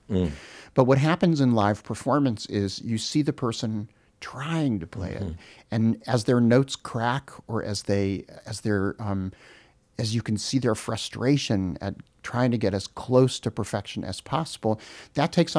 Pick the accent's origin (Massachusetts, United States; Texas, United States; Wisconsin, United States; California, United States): California, United States; Los Angeles; born there; I was born here in Los Angeles.